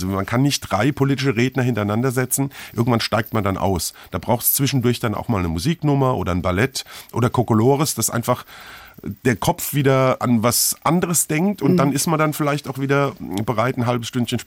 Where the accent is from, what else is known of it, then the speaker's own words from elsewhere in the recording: Mainz, Rhineland-Palatinate, Germany; Als Mainzer hat man gefühlt so einen Höhepunkt, was die Saalfastnacht angeht.